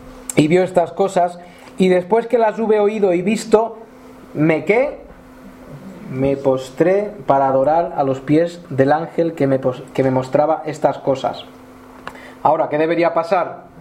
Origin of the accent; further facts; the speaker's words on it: Valencian Community, Spain; Yo estuve trabajando allá en mi tierra. Hay una zona que son muchos pueblos, se llama la Vega Baja. Es como un sitio así llanito. Y son muchos pueblos.